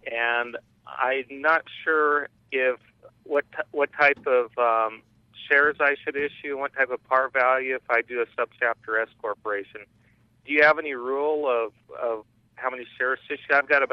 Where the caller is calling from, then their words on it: Albany, New York, United States; I'm calling from Albany.